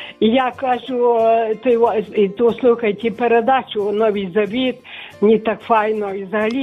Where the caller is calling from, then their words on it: Lviv Oblast, Ukraine; я з Львівщини.